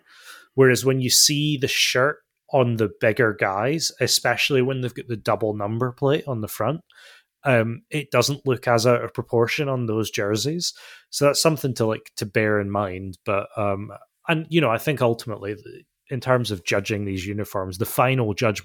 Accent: United Kingdom; It's the thing that I find odd as a British fan is the fact that they don't bother trying to make a new one every year.

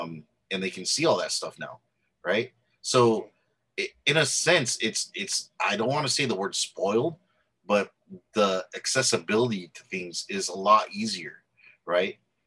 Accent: Salinas, California, United States; But growing up in Salinas, California, it's a small city. It's basically like Santa Maria. It's a coastal city close to the ocean.

